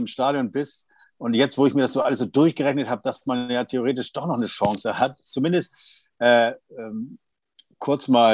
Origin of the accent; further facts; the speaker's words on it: Hamburg, Germany; ich weiß nicht, hier als Hamburger, da geht man zum Osterfeuer